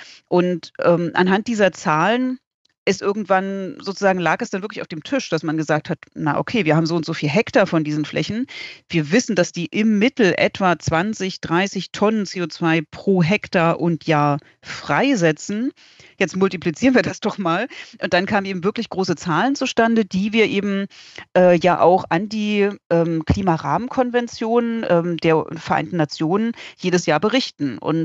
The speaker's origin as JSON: {"language": "German", "region": "Berlin", "country": "Germany", "said": "ich komme ursprünglich aus Berlin"}